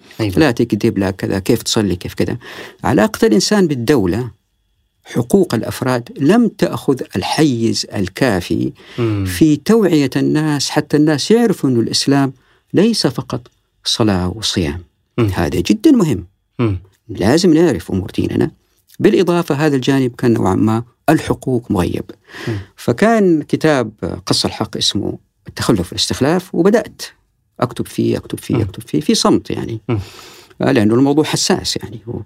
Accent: Taif, Makkah Province, Saudi Arabia; also born or lived in Riyadh; من طفولتي أنا عشت في الطائف، والطائف كانت مدينة تقليدية يعني. نعم. ما كان فيه ولا شعر أسفلت يعني في بلاد الحرمين.

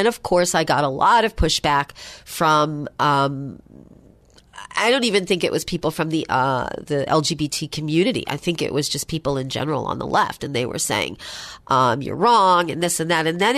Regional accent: Baltimore, Maryland, United States; born there; I was born in Baltimore, even though I didn't stay there very long.

